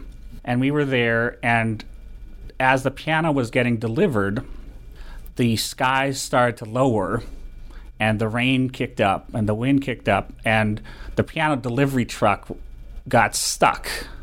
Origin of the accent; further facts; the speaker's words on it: Menomonie, Wisconsin, United States; now in New York, United States; I'm originally from Wisconsin, a small town called Menominee, but I moved to New York in 1991.